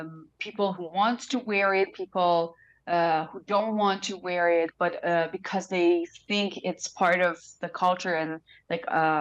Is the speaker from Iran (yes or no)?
yes; Isfahan, Iran; in my city, because I'm originally from Isfahan, the city is conservative.